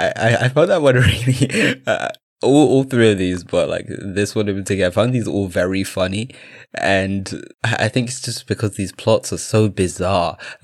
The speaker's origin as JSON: {"language": "English", "region": "England", "country": "United Kingdom", "said": "now as a Brit, I'm just going to like literally compare everything that happened in, well, everything that our country, or at least what England looks like"}